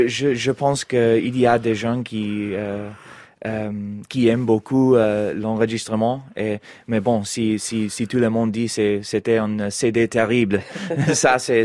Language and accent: French; United States; French is a second language; Et pues, je suis américain et j'arrive de faire